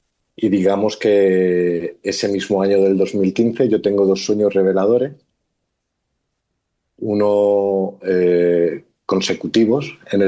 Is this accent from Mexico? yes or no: no; Alicante, Valencian Community, Spain; tengo 40 años, soy de Alicante, de España, y soy una persona altamente creyente en las leyes espirituales universales